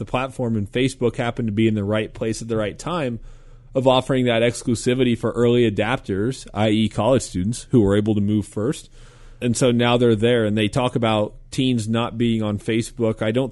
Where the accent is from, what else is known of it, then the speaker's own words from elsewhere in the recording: Midwest, United States; I'm from the Midwest and we're a little bit slower to get things out there.